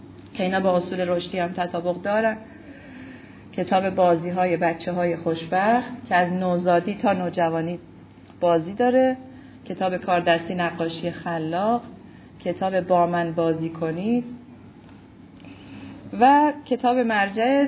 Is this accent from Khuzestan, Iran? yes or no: no; Isfahan, Iran; ما اصفهانی ها خیلی افتخار میکنیم به اصفهانی بودنم.